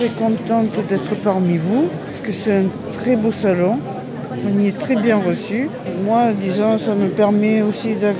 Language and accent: French; Occitanie, France; Je suis bouquiniste et je viens d'Ariège. Voilà, je me situe dans la banlieue de Foix.